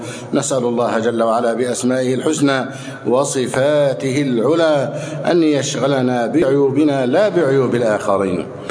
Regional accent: Egypt; اللهم من أراد بلادنا مصر بخير فوفقه لكل خير

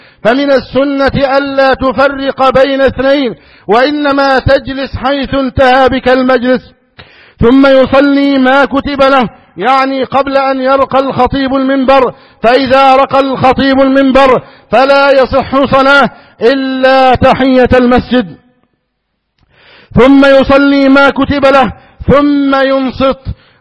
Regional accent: Egypt; اللهم احفظ بلدنا مصر من أعداء الداخل والخارج

